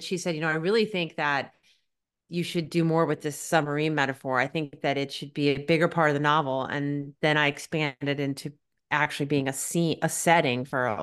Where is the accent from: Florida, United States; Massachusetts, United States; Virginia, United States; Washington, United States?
Virginia, United States; Virginia Beach; I grew up in Virginia Beach and was surrounded by military weapons, you know, giant battleships and F-14 planes used to practice their maneuvers over our pep rallies.